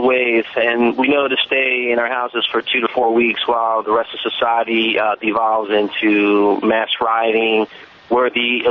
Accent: United States; As an American, as my forefathers that came here in 1738 and built something out of nothing

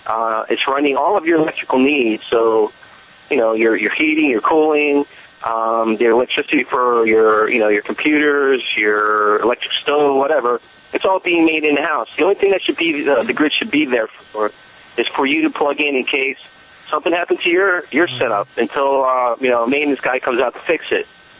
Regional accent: United States; As an American, as my forefathers that came here in 1738 and built something out of nothing

